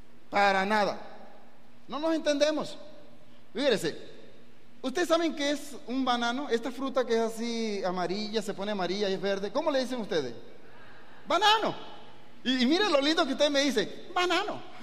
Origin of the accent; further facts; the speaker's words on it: Venezuela; Y en mi país, y perdónenos, le llamamos cambur.